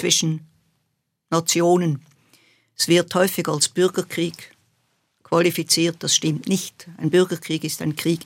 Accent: Switzerland; ob ich nicht als Schweizerin das gerade so geschrieben habe

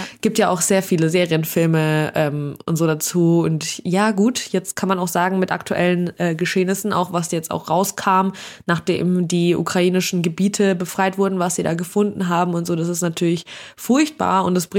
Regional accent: Russia; Warum irgendwie ausgerechnet ich als Russin aggressiv sein soll, habe ich auch nicht verstanden so.

